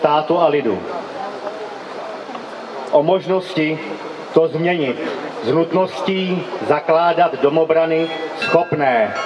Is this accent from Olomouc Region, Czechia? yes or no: yes; Olomouc, Olomouc Region, Czechia; a pocházím z Olomouce.